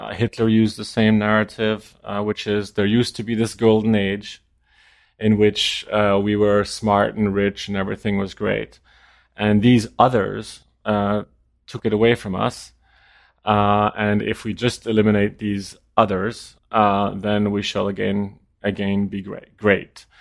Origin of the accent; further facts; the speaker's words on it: France; Because when I was four, we moved to France, where my parents worked as foreign correspondents.